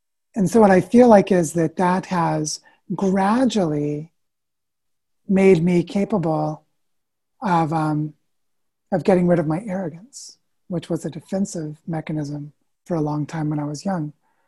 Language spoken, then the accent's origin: English; Missouri, United States; growing up in Southwest Missouri and on a chicken farm where my mom had a collection of books